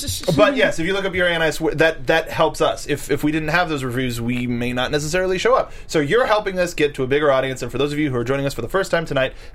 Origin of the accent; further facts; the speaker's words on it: United States; But then again, I'm American.